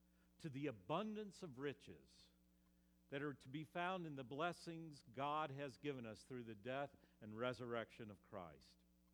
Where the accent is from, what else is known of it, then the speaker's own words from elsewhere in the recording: North Carolina, United States; The Quaker meeting that I grew up in back in North Carolina, we used to sing this chorus regularly